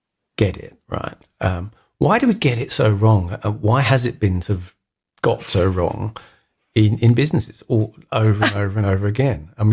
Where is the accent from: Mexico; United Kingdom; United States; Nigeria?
United Kingdom; England; I'm English, but I don't drink tea.